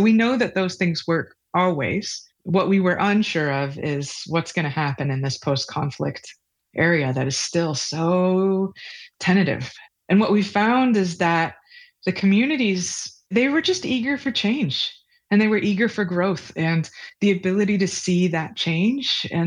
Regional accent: United States; of people along the way who had these big dreams and maybe a little bit of a savior complex that I, as an American, can go solve these problems.

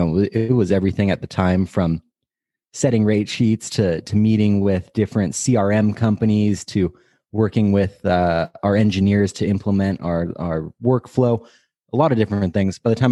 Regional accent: California, United States; I grew up in the Bay Area, and my father has been in the mortgage industry since the mid 80s at various companies.

